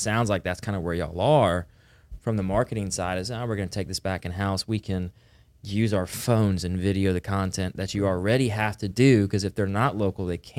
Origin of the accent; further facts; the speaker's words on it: the South, United States; we're from the South